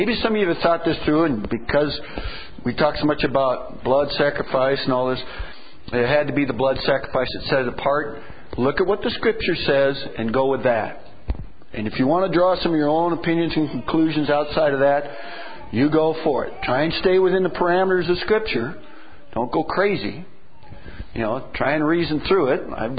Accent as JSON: {"language": "English", "country": "Ireland", "said": "So, by the way, I can say that because I'm Irish."}